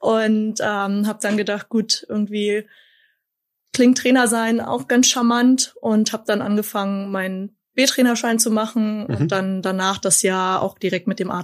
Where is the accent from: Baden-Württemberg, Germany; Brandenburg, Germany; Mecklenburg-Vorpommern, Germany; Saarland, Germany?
Brandenburg, Germany; Schwedt; Ich komme eigentlich von der polnischen Grenze.